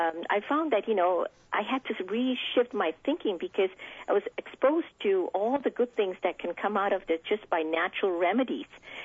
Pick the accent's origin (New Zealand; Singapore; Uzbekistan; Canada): Singapore; I grew up in Singapore and been surrounded by traditional Chinese medicine and traditional Ayurvedic or the Indian medicine system.